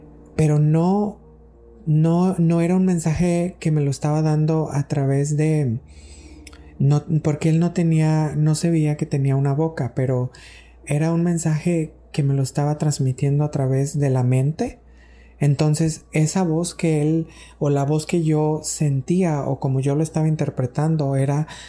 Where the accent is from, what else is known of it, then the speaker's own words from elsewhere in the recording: Mexico; yo era un niño y estaba en México, de donde soy, en mi pueblo